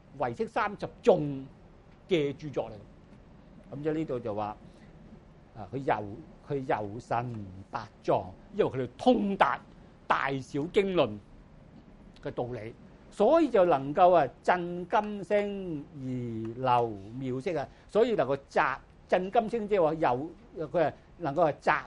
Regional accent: Guangdong, China; 我哋廣東人講啲話，我哋去浙江唔識聽，係咪？

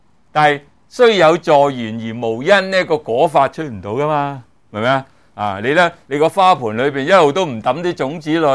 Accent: Hong Kong; also born or lived in Guangzhou, China; 我不是生在香港的，就我嚟讲，我生在广州嘅。啊，我阿妈咧，夹硬咧就不断去申请啊，要迁移嚟香港啊居住，咁啊终于咧我就喺香港成长嘅啫。

